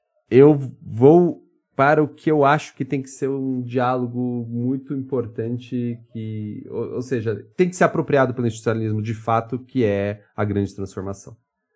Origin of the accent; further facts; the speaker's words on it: São Paulo, Brazil; eu sou de São Paulo